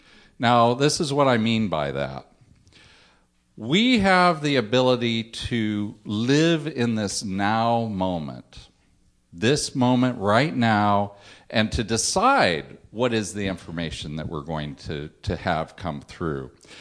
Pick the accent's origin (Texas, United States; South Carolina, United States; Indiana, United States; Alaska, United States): Alaska, United States; And I grew up in Alaska. I've seen a lot of snowflakes.